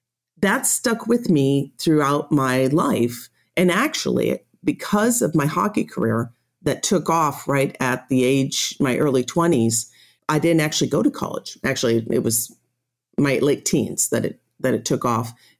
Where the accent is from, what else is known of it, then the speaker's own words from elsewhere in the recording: Chicago, Illinois, United States; now in Santa Barbara, United States; I grew up in Chicago area, the Chicago suburbs.